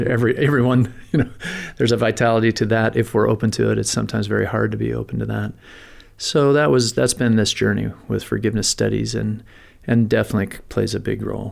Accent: Montana, United States; So in Montana, growing up in Montana

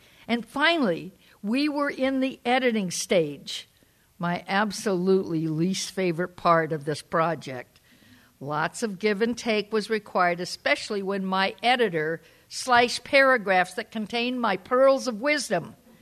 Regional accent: Corvallis, Oregon, United States; born there; I was born in Corvallis, Oregon. Never mind that. I know we're in Eugene.

